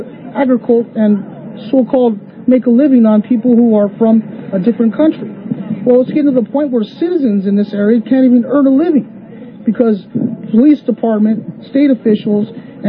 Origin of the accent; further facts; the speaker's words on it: Salinas, California, United States; And I'm from Salinas, California